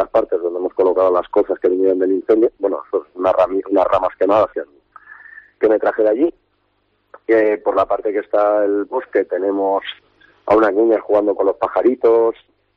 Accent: Montán, Valencian Community, Spain; yo soy de Montán

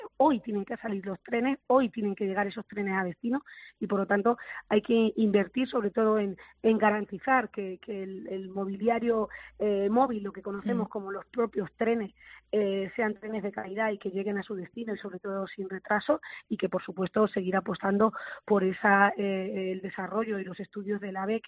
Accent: Talavera de la Reina, Castilla-La Mancha, Spain; por supuesto que soy de Talavera

